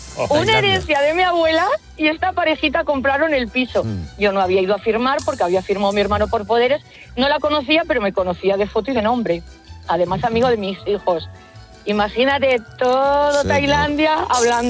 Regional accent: Calatayud, Aragon, Spain; Y le digo, ah, yo soy de Calatayud.

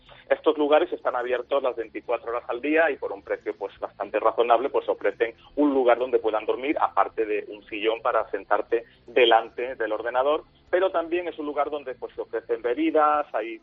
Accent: Córdoba, Andalusia, Spain; porque yo también soy de Córdoba.

